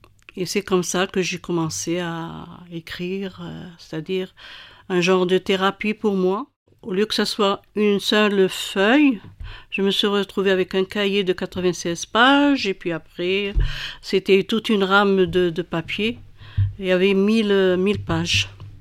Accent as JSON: {"language": "French", "town": "Oran", "region": "Oran Province", "country": "Algeria", "moved": "as an adult", "lives_now": "France", "said": "Je viens d'Algérie, d'Oran."}